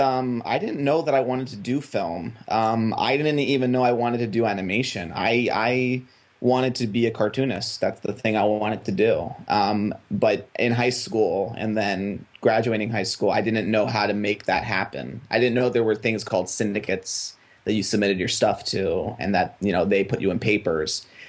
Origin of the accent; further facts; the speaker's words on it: Hawaii, United States; the lieutenant governor of our state, I'm from Hawaii, he came down to our school